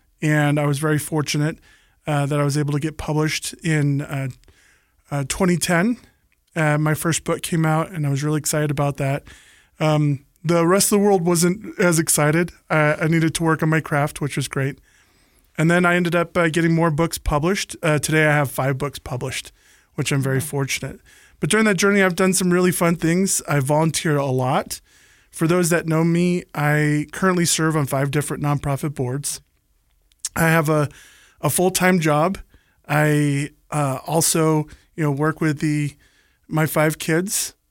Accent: Phoenix, Arizona, United States; moved away as an adult; So I grew up in Phoenix, Arizona, and I never thought I'd ever leave Phoenix. I loved Phoenix a lot.

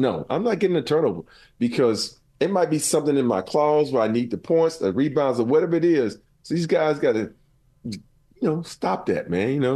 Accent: the South, United States; I grew up in the South with a black mom.

